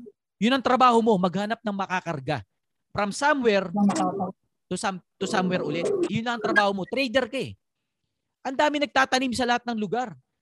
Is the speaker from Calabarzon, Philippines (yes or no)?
no; Bicol Region, Philippines; Ang nanay ko pala, tiga Bicol kasi kami.